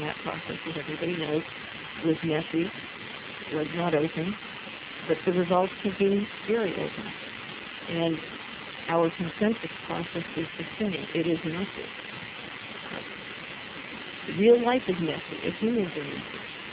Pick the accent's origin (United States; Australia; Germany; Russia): Russia; I come from Russia. In Russia, the government would simply have shut